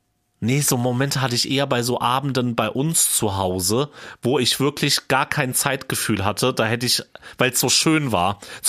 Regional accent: Eichelsachsen, Hesse, Germany; Wir gehen ja jetzt auf den Fasching in meiner Heimat nach Eichelsachsen auf die Sitzung.

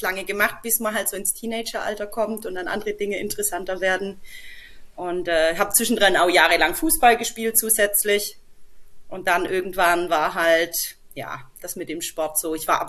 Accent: Heilbronn, Baden-Württemberg, Germany; accent: Swabian; Ansonsten hört man es vielleicht am Dialekt. Ich komme aus Baden-Württemberg im schwäbischen Raum, Großraum Heilbronn.

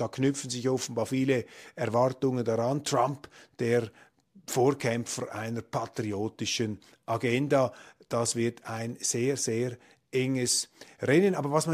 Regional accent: Switzerland; Nun können Sie sich vorstellen, wie ich mich fühle als Schweizer da auf einem Podium

